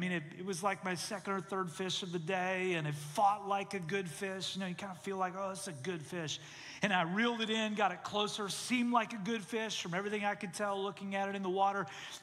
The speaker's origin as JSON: {"language": "English", "country": "Canada", "tie": "born or raised there", "said": "many of you know I grew up in Canada, and I grew up around a lot of water, and I loved fishing when I was a kid."}